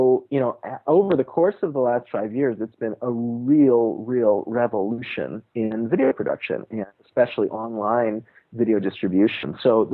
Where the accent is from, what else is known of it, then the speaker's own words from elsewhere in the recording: California, United States; I'm an American guy, and I've got a college education, and I'm sitting here in California. I grew up in the Silicon Valley